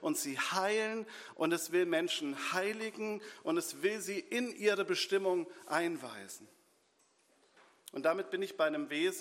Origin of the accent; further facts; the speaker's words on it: Tringenstein, Hesse, Germany; Und wir haben in meinem Heimatdorf Tringenstein einen Baum, der ist 400 Jahre alt